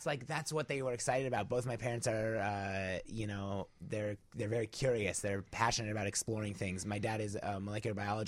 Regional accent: Iowa, United States; also born or lived in Salt Lake City; But I grew up in Iowa.

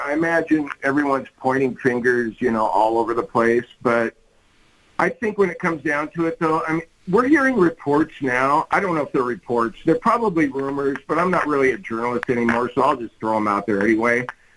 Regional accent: Seattle, Washington, United States; And I hate to say this because I grew up in Seattle. It's always going to be my hometown, but I just don't miss it, John.

